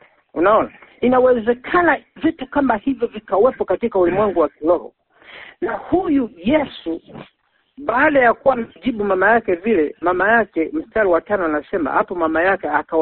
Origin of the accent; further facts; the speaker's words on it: Tanzania; now in United States; Inaguswa sana na andiko hili kwa sababu sisi ni Watanzania, tunaenda kuiombea nchi ya Tanzania.